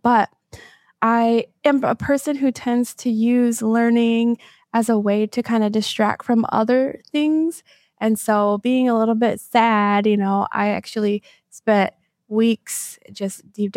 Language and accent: English; Michigan, United States; also born or lived in Seattle; I come from Michigan, but lived in Seattle for 10 years.